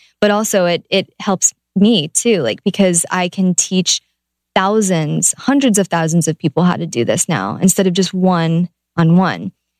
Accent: Ohio, United States; I'm from Ohio.

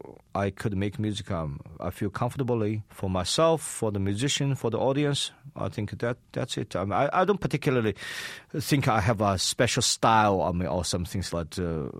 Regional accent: Shanghai, China; English is a second language; moved away as an adult; also born or lived in Germany / Beijing; Shanghai is my hometown. I was born in Shanghai and grew up in Shanghai. And it's very interesting. I left Shanghai when I was in age 22. I went abroad to Germany.

